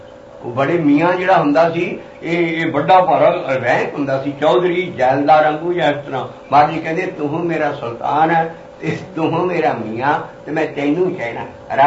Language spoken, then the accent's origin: Punjabi; Punjab, India; ਉਹ ਬੇਈ 30 ਮੀਲ up stream ਤੇ ਮੇਰਾ ਪਿੰਡ ਹੈ, ਉੱਥੇ ਸਿਰਫ 30 ਮੀਲ ਦੇ ਉੱਤੇ ਮੇਰੇ ਉਹ ਬੇਈ ਮੇਰੇ ਪਿੰਡ ਦੇ ਐਨ ਵਿੱਚ ਦੀ ਜਾਂਦੀ ਹੈ।